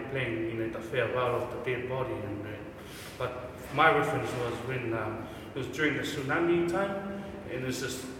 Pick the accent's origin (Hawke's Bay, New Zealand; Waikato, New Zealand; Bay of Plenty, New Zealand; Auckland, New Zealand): Auckland, New Zealand; South Auckland; growing up in South Auckland